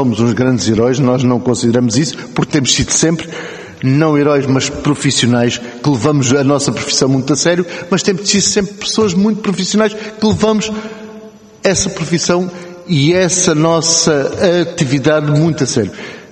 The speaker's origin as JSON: {"language": "Portuguese", "country": "Portugal", "said": "Nós, enquanto portugueses, temos sempre esta condição do fatalismo."}